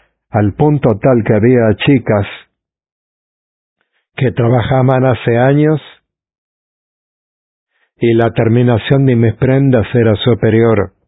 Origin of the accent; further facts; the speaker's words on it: Valledupar, Cesar, Colombia; Vengo de Valledupar.